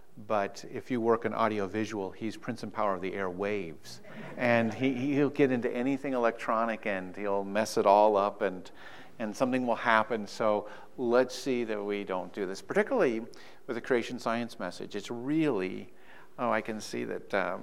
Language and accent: English; Cheyenne, Wyoming, United States; now in Rapid City, United States; Actually, I live in Rapid City, but I grew up in Cheyenne, Wyoming. Cheyenne. So I'm actually Wyoming.